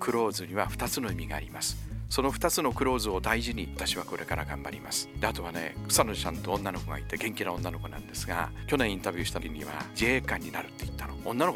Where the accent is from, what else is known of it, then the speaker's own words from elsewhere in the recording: Fukushima, Japan; 私たちはその福島から来たんです、人住んでます、マスクしてません